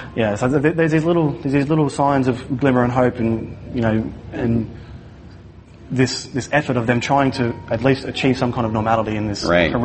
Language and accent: English; Australia; in my hometown in Australia, there was some pretty bad floods, and our hometown was cut off for about a week or so.